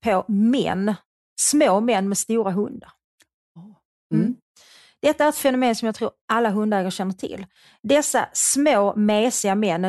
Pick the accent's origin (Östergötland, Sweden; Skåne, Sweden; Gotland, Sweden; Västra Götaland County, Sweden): Skåne, Sweden; accent: Scanian; Jag pratar skånska.